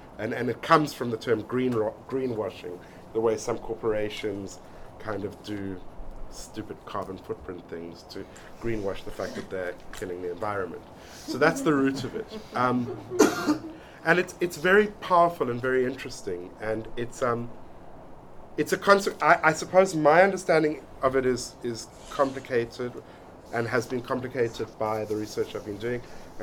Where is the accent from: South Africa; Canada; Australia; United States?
South Africa; And that's very familiar to me as a South African.